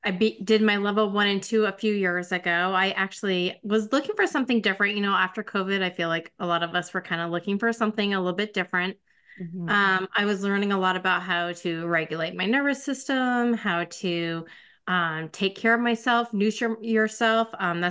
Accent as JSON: {"language": "English", "region": "Vermont", "country": "United States", "said": "So I am from Vermont, right up next to the Canadian border. So I'm pretty much in the middle of nowhere."}